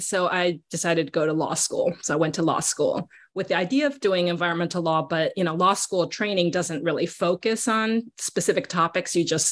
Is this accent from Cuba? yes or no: no; Caracas, Capital District, Venezuela; growing up in Caracas, Venezuela, I was outdoors a lot